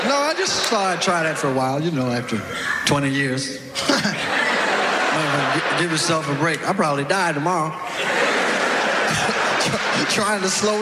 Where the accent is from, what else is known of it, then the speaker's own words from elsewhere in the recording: California, United States; I came from California, I hadn't been home about 5 years, and I went back home